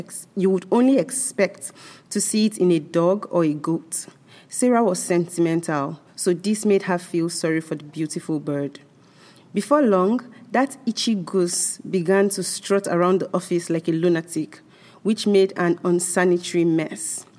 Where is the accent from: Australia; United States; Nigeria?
Nigeria; I am Nigerian and I was born in Nigeria. But I have also lived like in so many places. I have lived in so many states in my country.